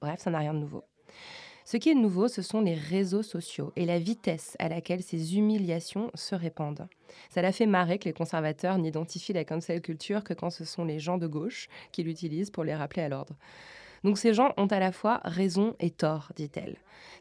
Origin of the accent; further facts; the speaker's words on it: France; je dis que je suis française